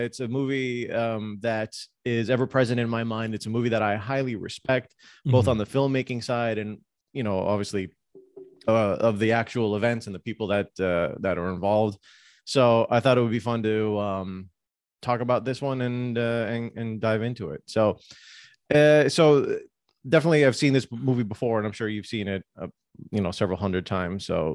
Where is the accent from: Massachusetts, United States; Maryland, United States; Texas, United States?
Texas, United States; Houston; also born or lived in South Florida; Well, I grew up in Houston and in South Florida, so it was really easy for me as a kid to be like a big NASA nerd.